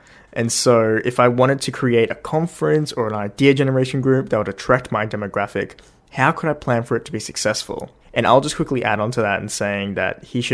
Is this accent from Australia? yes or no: yes; Australia; I'm 20. I'm from Australia.